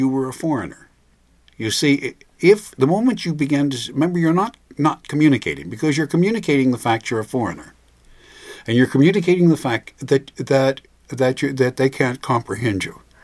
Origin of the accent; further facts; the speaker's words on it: United States; because I'm an American, because I'm an educated person